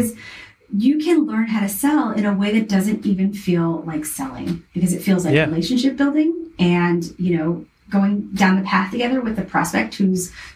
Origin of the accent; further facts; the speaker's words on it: the South, United States; I was raised in the South.